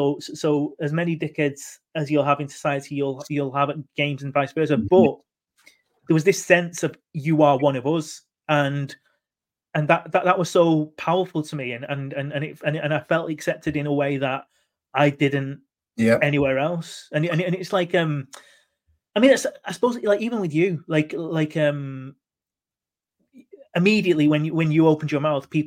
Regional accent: Manchester, North West England, United Kingdom; I had Pakistani heritage and I was proud of that Pakistani heritage, but I was Mancunian. I was born in Manchester. I'm Mancunian. And like, I grew up with that sense.

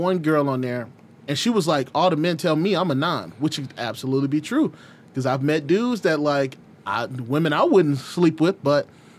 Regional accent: Atlanta, Georgia, United States; Like, I'm from Atlanta. That's all we did in high school was rate women.

